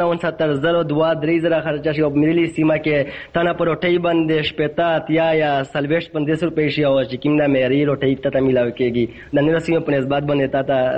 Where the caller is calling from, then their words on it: Khyber Pakhtunkhwa, Pakistan; زه د شمالي وزیرستان د میری لیسې نه خبرې در سره کوم.